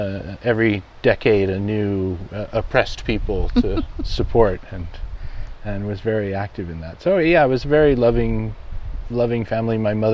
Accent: Eugene, Oregon, United States; born there; I was born in Eugene, Oregon.

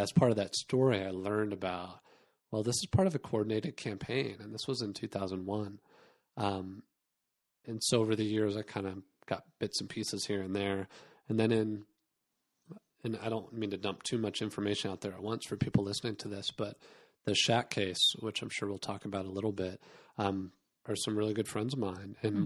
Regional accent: Texas, United States; I have a lot of Texas pride, so I'll put that out there. I mean, my background, born and raised in Texas

